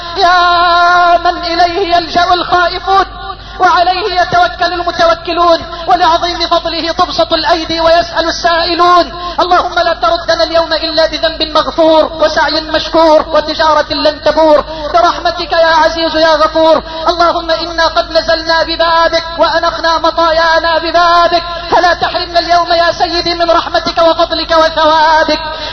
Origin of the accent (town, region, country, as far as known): Egypt